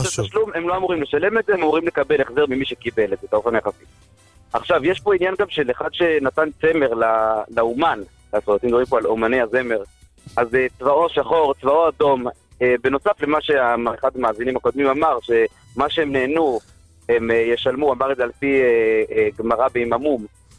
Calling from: Beitar Illit, West Bank, Palestine; אני בביתר עילית.

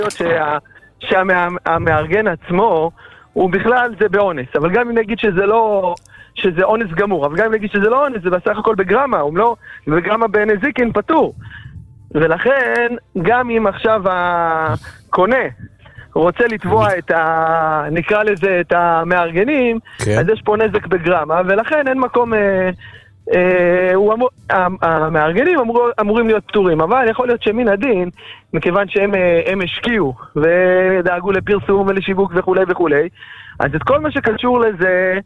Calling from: Shlomit, Southern District, Israel; אני... אני משלומית מדרום עוטף עזה

